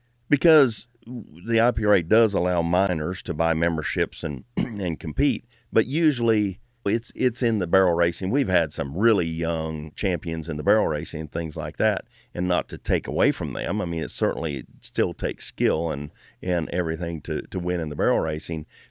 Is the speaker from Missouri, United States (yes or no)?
no; Minnesota, United States; I grew up in Minnesota. Like, snow and cold doesn't bother anybody.